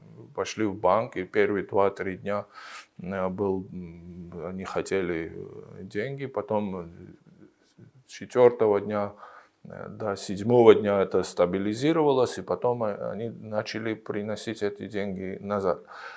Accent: Georgia; Да, вот, допустим, я сам из Грузии.

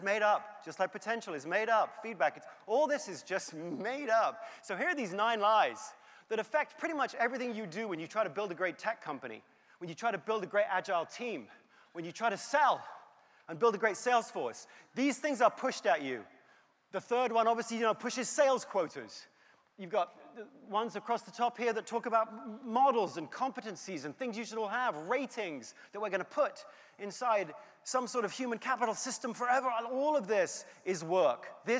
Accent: England, United Kingdom; because I'm from England originally.

